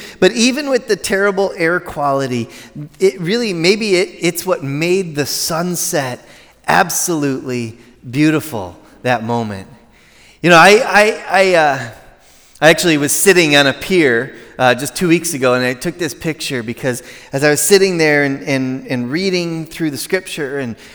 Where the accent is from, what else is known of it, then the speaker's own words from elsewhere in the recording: Michigan, United States; growing up in Michigan, as many of you probably did, I visited Lake Michigan almost every summer.